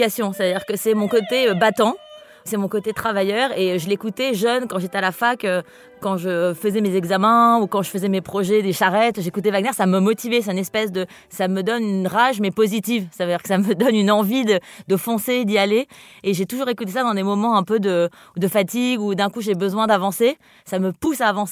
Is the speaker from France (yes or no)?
no; Spain; ça me lie aussi à tout ce courant-là, même si je suis espagnole.